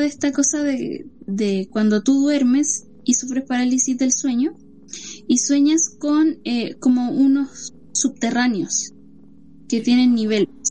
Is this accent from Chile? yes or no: yes; Chile; la gran falta que tenemos como chilenos amantes de lo paranormal